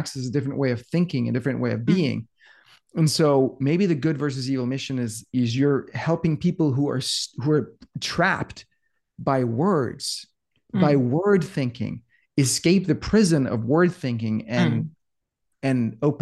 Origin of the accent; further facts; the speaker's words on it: Denmark; English is a second language; moved away as an adult; now in United States; when I grew up in Denmark, moved to the US when I was about 25, right?